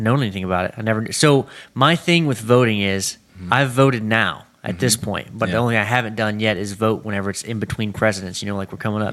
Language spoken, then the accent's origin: English; Texas, United States; Growing up in East Texas, it may be a little bit similar.